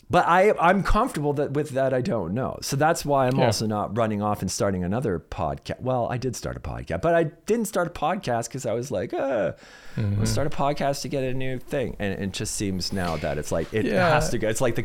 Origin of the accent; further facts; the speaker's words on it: Toronto, Ontario, Canada; I'm like, "Well, we're from Toronto," and da da da.